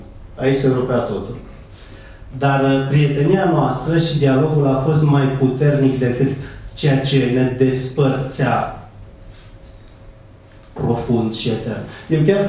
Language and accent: Romanian; Brăila, Brăila County, Romania; sunt din Brăila și turcii au lăsat urme, iar la rugăciune nu vin pentru că sunt creștin și ortodox.